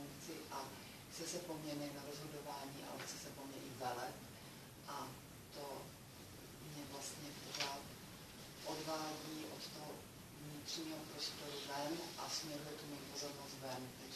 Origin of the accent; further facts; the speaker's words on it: Znojmo, South Moravian Region, Czechia; a pocházím ze Znojma.